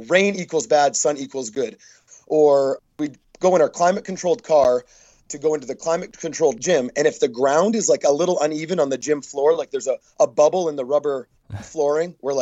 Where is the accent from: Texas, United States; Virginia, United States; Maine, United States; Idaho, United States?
Maine, United States; a 15-year-old kid growing up in Maine playing a bunch of sports